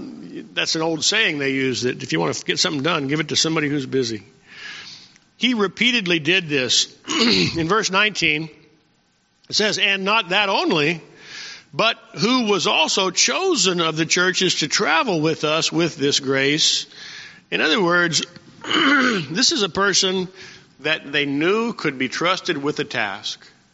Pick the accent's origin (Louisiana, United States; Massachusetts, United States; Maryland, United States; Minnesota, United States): Maryland, United States; Odenton; Well, I'm from Odenton, Maryland.